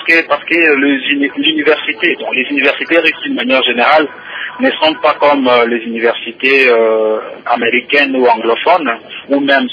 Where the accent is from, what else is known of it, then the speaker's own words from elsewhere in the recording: DR Congo; en tant que Congolais, on représentait notre pays.